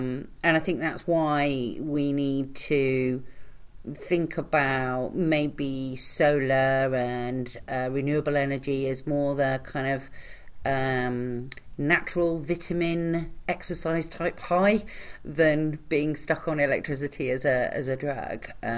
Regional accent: London, United Kingdom; when I was a kid growing up in London in the 1970s, late 60s and early 70s

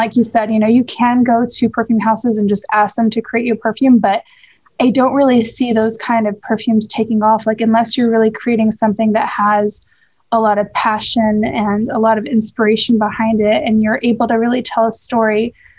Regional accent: United States; I grew up in the States, but I am Middle Eastern by heritage.

